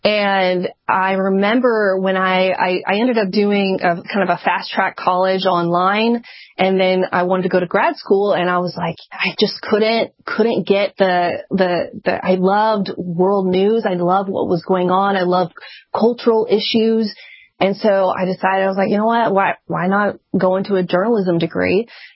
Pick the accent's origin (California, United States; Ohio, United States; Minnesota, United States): California, United States; I was actually homeschooled growing up, and my mom, I grew up in Southern California.